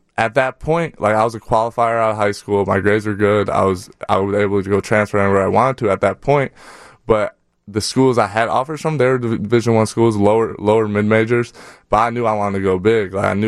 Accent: Chicago, Illinois, United States; because I'm from the north, so I'm here from Chicago, so I don't really understand.

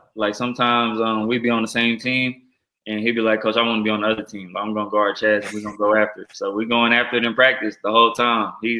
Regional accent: Nashville, Tennessee, United States; Like you said, I'm from Nashville, Tennessee, so my family, they'd be able to make every game, which they did.

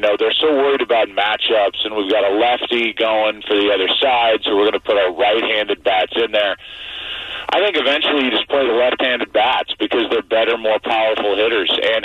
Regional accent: St. Louis, Missouri, United States; So it was double for me because I'm from St. Louis.

